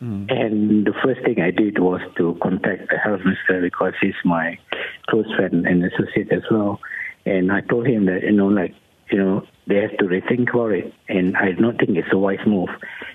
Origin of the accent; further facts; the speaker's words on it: Penang, Malaysia; I just arrived in Penang, my hometown of Penang.